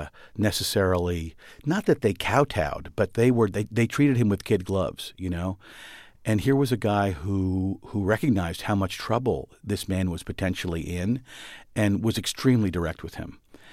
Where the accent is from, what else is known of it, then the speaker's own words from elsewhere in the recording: Washington, District of Columbia, United States; fortunately, my father was a career diplomat. I grew up in Washington, so I'd been drinking the water all my life, so to speak.